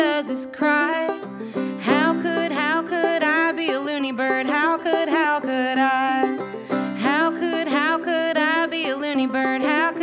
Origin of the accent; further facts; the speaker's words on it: Colorado, United States; I grew up playing bluegrass and I grew up in Colorado.